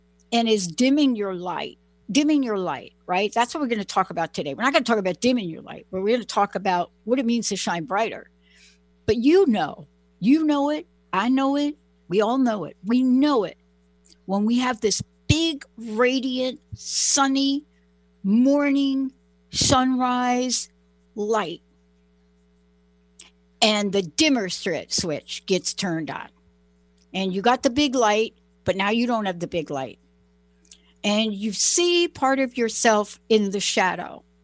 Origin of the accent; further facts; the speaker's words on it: New York, United States; I mean, I'm from New York.